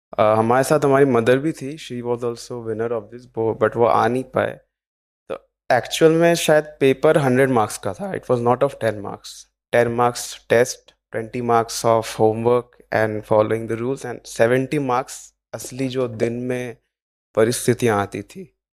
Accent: Kolkata, West Bengal, India; और मैं कोलकाता से हूँ.

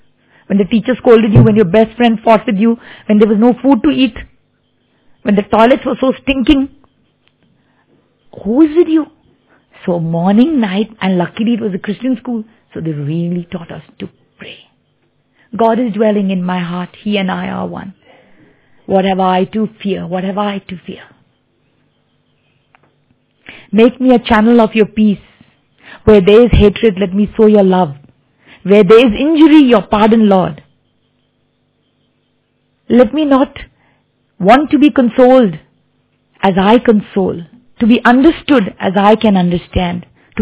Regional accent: Thailand; 5 year old child being from Thailand, I'm from Thailand

